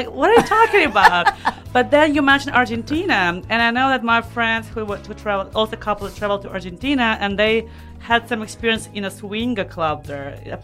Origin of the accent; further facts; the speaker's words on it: Belarus; Yeah, and I'm not from Russia, just for you to know. All you know, I'm from Belarus, but I speak Russian, so bribes are universal.